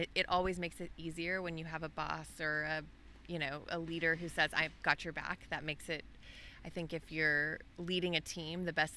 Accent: Dallas, Texas, United States; also born or lived in Austin; you know, I grew up in Dallas. I moved to Austin for school.

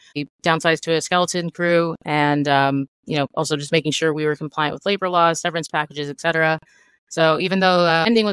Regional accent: Westerville, Ohio, United States; now in New York, United States; So, yeah, I'm mostly from Ohio. I grew up in Westerville, which is a suburb outside of Columbus. And I've been living in New York for a very long time, 15 plus years.

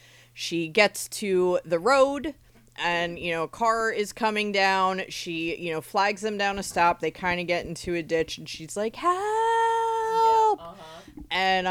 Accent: New Jersey, United States; Yeah, I grew up in New Jersey, going to the like cornfields and like getting drunk and then trying to find each other was a thing.

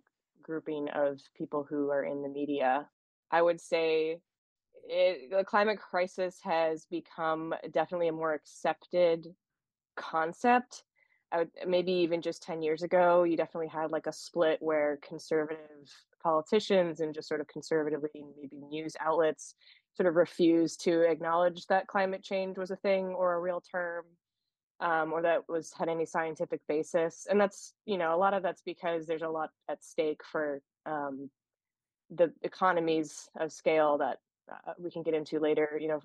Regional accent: Midwest, United States; So I am from the Midwest.

